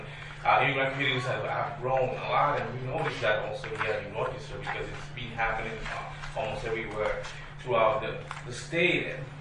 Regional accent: Puerto Rico; I'm from Puerto Rico, I was freezing

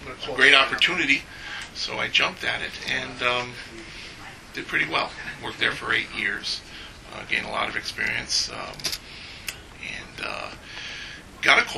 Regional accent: Bronx, New York, United States; also born or lived in Yonkers, United States; Well, actually, I grew up in the Bronx, but I actually lived for a little while in Westchester. I lived in Yonkers, 530 Riverdale Avenue.

